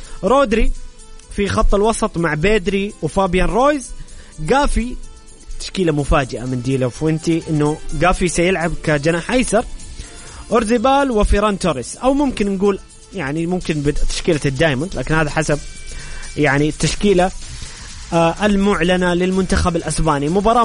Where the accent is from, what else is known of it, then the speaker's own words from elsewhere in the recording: Saudi Arabia; وحنا على وجه الخصوص كسعوديين ننتظر هذا الحدث